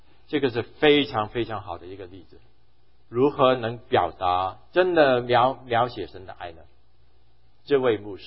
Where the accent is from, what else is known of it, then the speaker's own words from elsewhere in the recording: China; 因为我是中国人，我回想2008的那个奥运会